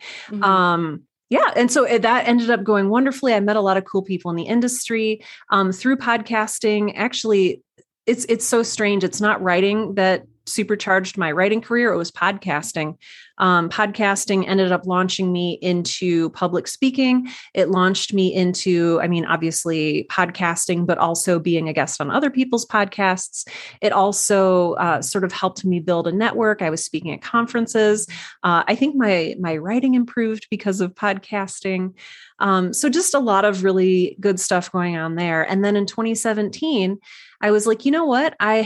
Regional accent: South Dakota, United States; I'm over in the South Dakota.

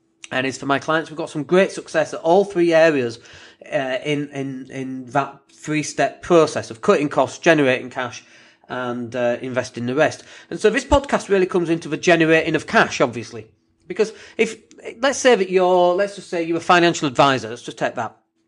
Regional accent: Leeds, Yorkshire and the Humber, United Kingdom; people who live in Leeds are more likely to know about me because that's my hometown.

